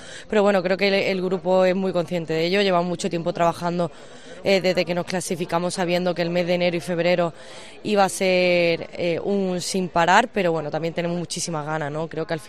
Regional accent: Málaga, Andalusia, Spain; encima, como malagueña, ¿no?, que soy

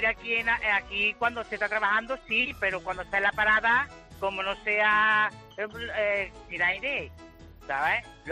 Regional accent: Córdoba, Andalusia, Spain; Mira, yo soy de Córdoba, el taxista de Córdoba.

